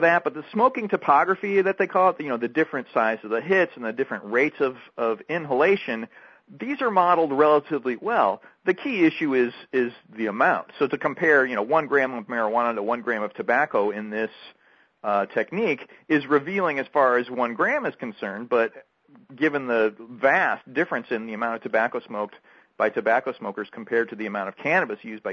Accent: St. Louis, Missouri, United States; Well, I grew up in St. Louis, so you can imagine, basically, if you were going to live there, you had to be a baseball fan.

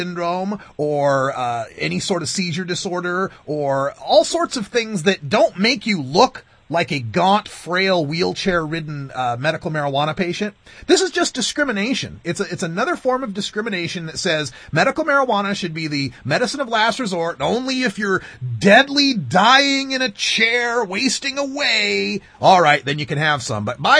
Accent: Idaho, United States; I'm originally from Idaho, right? We got a big hunter and gun culture there in Idaho.

